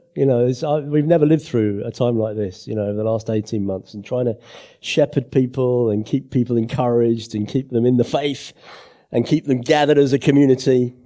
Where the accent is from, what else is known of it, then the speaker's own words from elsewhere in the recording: Orpington, London, United Kingdom; I grew up in Orpington, not too far, just the other side of the M25, over the other end of the A2 or so.